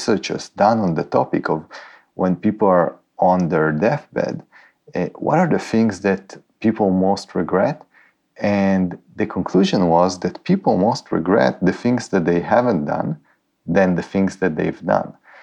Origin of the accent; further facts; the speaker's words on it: Haifa, Haifa District, Israel; I'm sending you my regards from Haifa, my hometown. I'm just in the end of my nomadic trip back home before going to another nomadic wave.